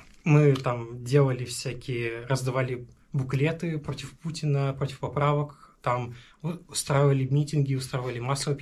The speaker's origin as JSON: {"language": "Russian", "region": "Saint Petersburg", "country": "Russia", "tie": "born there", "said": "я родился в Санкт-Петербурге."}